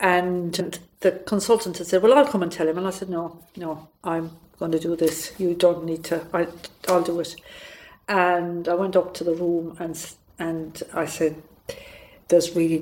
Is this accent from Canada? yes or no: no; Ireland; I'm Irish, and I have a big Irish family, and I have a brother with 5 children who all have red heads.